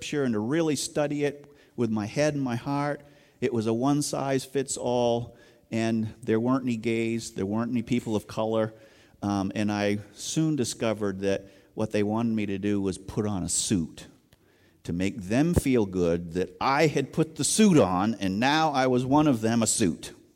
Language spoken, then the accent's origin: English; New England, United States; I grew up in the Congregational Church in New England, going to church every day of my life for as long as I could remember